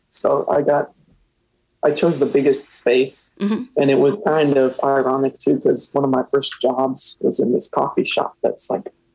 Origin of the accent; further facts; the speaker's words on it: Decatur, United States; also born or lived in California; and then moved to Decatur when I was like, I don't know, probably first grade. So it's pretty much my hometown at this point, but I'm not born there or anything.